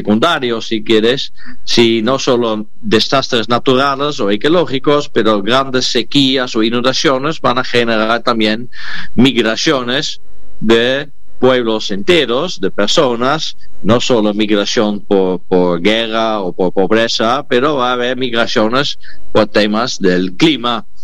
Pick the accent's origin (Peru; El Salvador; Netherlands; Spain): Netherlands; Spanish is a second language; Yo que soy de Países Bajos, que está en la mitad bajo agua